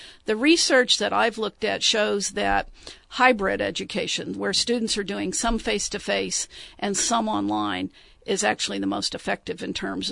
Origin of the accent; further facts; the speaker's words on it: Texas, United States; I grew up in Texas. So seeing snow at all was very unusual to move to where there were 150 inches a year.